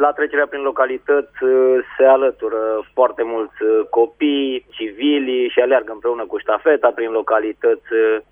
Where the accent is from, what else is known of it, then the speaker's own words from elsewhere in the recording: Reșița, Caraș-Severin, Romania; eu, după cum știți foarte bine, sunt din Reșița și ajungând în Cara Severin, aici mă simt foarte bine.